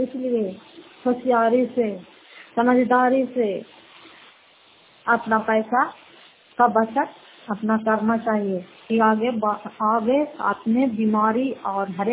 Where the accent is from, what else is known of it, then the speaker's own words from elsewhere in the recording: Fatehpur, Bihar, India; घर फतेहपुर, पंचायत मकौसा, जिला नालंदा और करात असरा प्रखंड की निवासी हूँ।